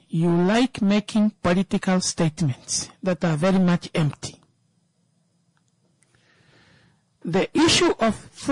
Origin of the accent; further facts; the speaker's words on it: Zambia; I grew up in Zambia because my uncle was, I used to go to Zambia to my uncle's house.